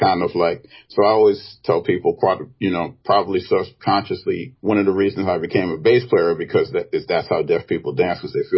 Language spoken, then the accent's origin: English; New York City, New York, United States; and in school, you know, growing up in Brooklyn, I didn't sing in church